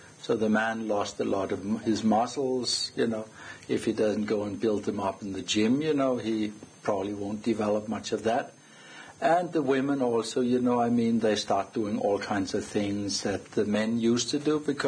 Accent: Denmark; I'm from Denmark, and I'll be speaking on relationships.

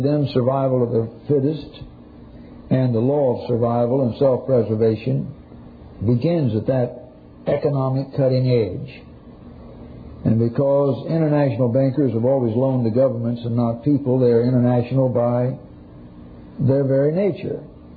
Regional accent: Oroville, United States; I remember my little town I grew up in Oroville.

